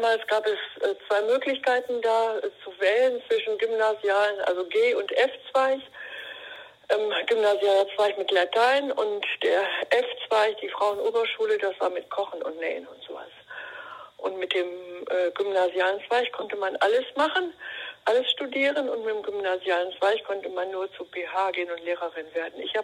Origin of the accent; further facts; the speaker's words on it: Altenberge, North Rhine-Westphalia, Germany; ich komme nicht aus Münster, ne? Sondern ich bin geboren in Altenberge.